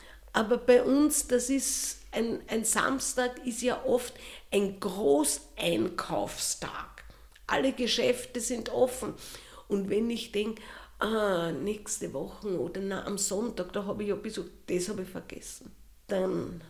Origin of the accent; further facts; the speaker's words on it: Austria; Wir sind ja Österreicher